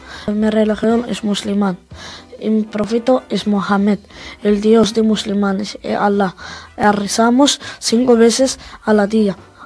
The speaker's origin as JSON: {"language": "Spanish", "town": "Tangier", "region": "Tanger-Tetouan-Al Hoceima", "country": "Morocco", "said": "Soy marroquí de Tánger, tengo 14 años. Yo soy bueno, pero a veces quejo mucho porque no me gustan las cosas malas. Mi religión es musulmán."}